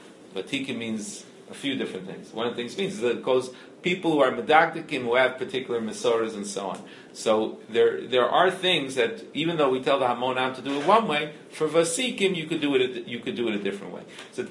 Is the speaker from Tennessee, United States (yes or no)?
no; New York, United States; And I didn't grow up in Middle America, I grew up in New York.